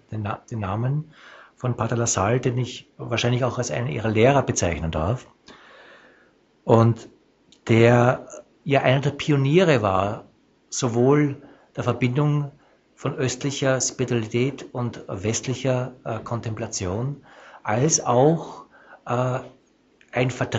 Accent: Austria; Sie als Schweizer, ich als Österreicher

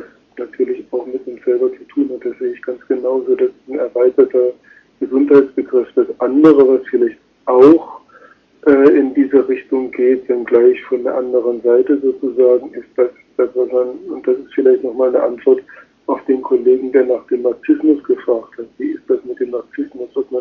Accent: Berlin, Germany; Und ich bin ja in Ost-Berlin aufgewachsen, ich bin auf eine russische Schule gegangen

